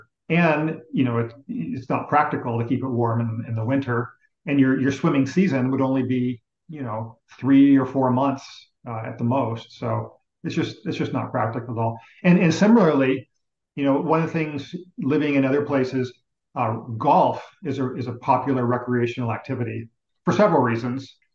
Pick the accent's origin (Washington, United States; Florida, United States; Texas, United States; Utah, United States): Texas, United States; growing up in Texas and living in Texas for half my life